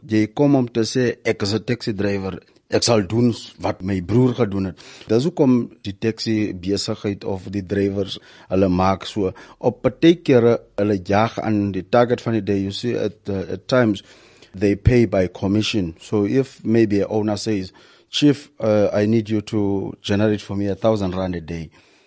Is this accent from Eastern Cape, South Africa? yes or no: yes; Kirkwood, Eastern Cape, South Africa; Ek het groei geraak op Kirkwood in 'n lokasie wat se sê Moses Mabhida. Ek het by my ouma en opa groei geraak